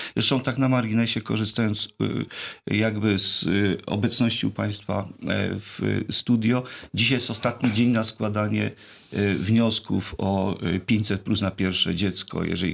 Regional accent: Lubsko, Lubusz Voivodeship, Poland; Obaj pochodzimy z Lubska, to taka ciekawość. Gdzie urodziliśmy się w Lubsku.

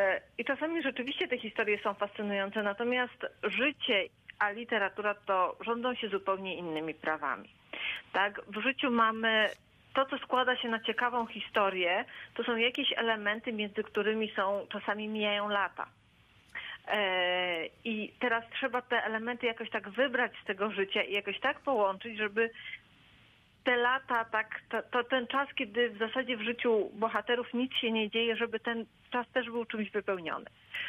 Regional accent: Lubań, Lower Silesian Voivodeship, Poland; Ja urodziłam się i wychowałam na Dolnym Śląsku, także po sąsiedzku.

